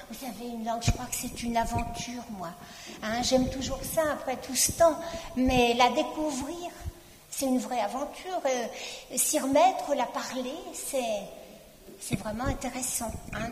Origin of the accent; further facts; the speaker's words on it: France; Bon, on est français, donc on a un peu de mal à parler